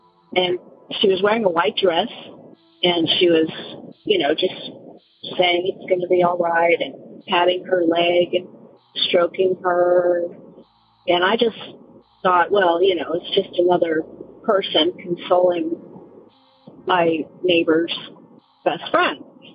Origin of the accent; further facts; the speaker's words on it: California, United States; I'm originally from California.